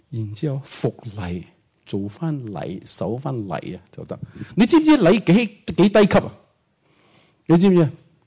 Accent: China; 我们中国人呢讲天地不喜欢讲天，喜欢讲地

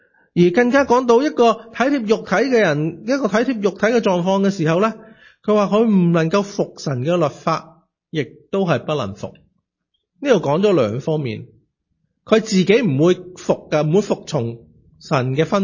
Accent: China; 特别我们中国人这个很明白

